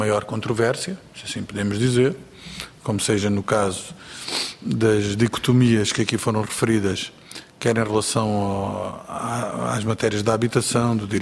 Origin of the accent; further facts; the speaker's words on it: Algarve, Portugal; Eu, por exemplo, sou do Algarve